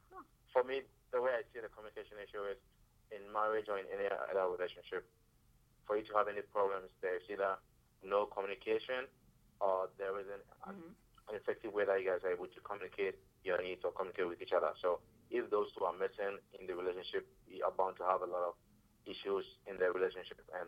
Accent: Ghana; now in United States; I am from Ghana. I wasn't born and raised in the U.S.

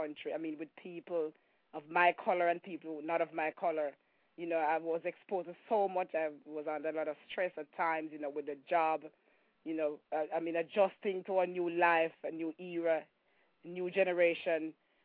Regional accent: Saint Mary Parish, Jamaica; also born or lived in Kingston; I was born in Kingston, Jamaica, of course, and I grew up in St. Mary.

